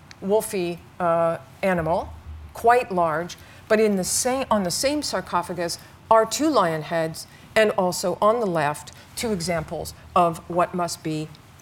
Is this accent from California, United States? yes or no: yes; California, United States; And I have to say, I grew up in California. Until I was 16, there was one sarcophagus in Southern California, and this is it.